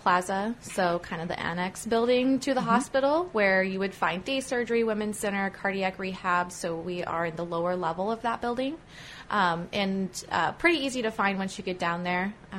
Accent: Kansas, United States; I actually am from the Midwest. So I grew up in Southwest Kansas and I went to school at Kansas State University.

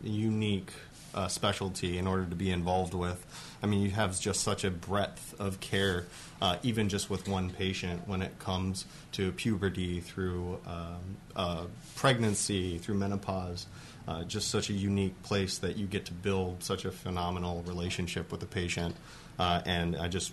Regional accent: Yakima, Washington, United States; also born or lived in Kennewick / Pennsylvania / Detroit; Well, I'm actually a native Washingtonian. I was born in Kennewick. I grew up in Yakima and then decided to jump ship and go to medical school in Pennsylvania

